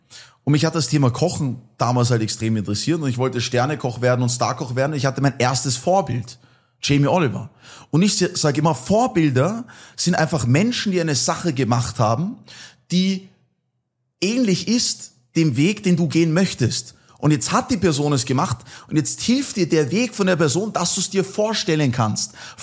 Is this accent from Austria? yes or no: yes; Austria; Auf jeden Fall bin ich dann aufgewachsen in der Nähe von Wien